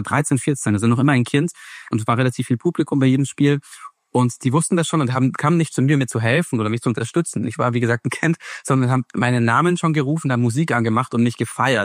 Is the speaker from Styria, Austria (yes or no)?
no; Vienna, Austria; now in Germany; Und eigentlich müsste ich jetzt den ganzen Podcast nur noch so reden, damit ihr auch wirklich merkt, dass ich eigentlich Wiener bin. Aber dementsprechend bin ich weder in West noch in Ostdeutschland groß geworden.